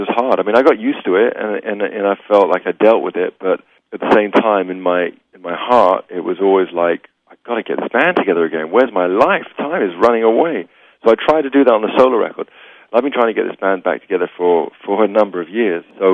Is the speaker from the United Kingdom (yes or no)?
yes; England, United Kingdom; You know, being English, having the low expectations, makes everything a bonus, and it's really been a bonus.